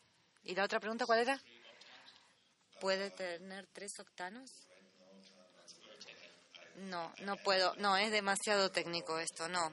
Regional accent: Madagascar; yo soy de Madagascar.

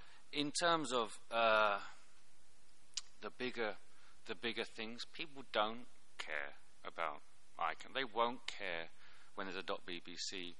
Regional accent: Libya; English is a second language; I'm a journalist from Libya and represent the Arab world

